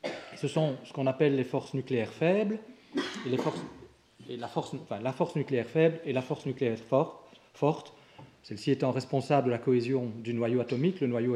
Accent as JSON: {"language": "French", "country": "Belgium", "said": "comme je suis belge, je dis de Brout Angler X"}